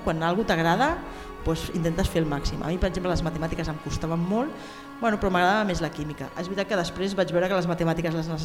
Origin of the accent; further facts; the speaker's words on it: Sant Joan Despí, Catalonia, Spain; also born or lived in Barcelona / Florida; Vaig néixer a Barcelona, però vinc a Sant Joan d'Espí. És veritat que després, com heu dit, he viatjat molt i de fet he viscut un temps a Florida i després a alguns altres països.